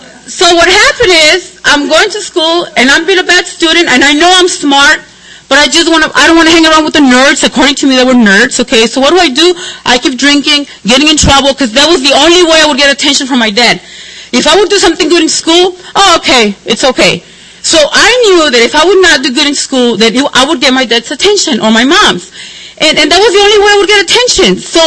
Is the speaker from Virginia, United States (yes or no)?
no; Chicago, Illinois, United States; Don't you know, I'm from Chicago, I have to look good.